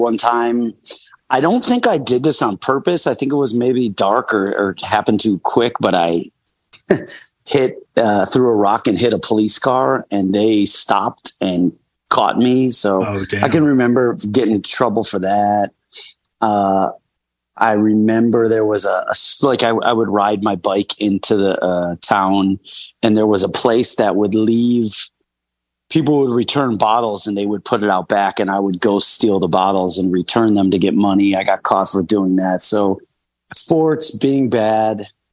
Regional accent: Boston, New York, United States; born there; So 20, 30 miles outside of Buffalo, which is like, it's called Boston, New York, is the actual place I was born, and that's like in the fucking woods.

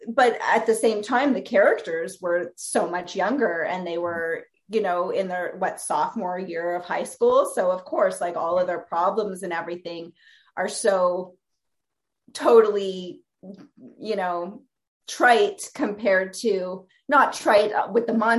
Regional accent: Canada; now in New York, United States; And I'm like, oh my God, where are you from? I'm Canadian.

